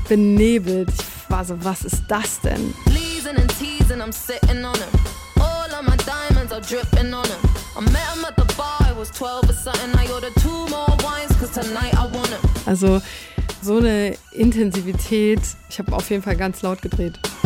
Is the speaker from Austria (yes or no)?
no; Leipzig, Saxony, Germany; Ich komme aus Leipzig